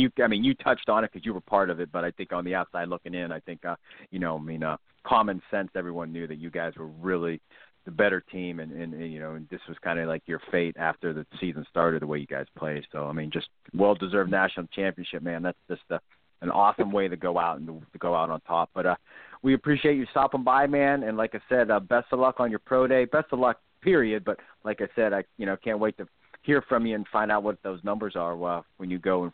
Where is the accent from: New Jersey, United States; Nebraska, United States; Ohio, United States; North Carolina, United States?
Ohio, United States; Youngstown; I'm from Youngstown, so like I said, I mean, we were glued to the TV set.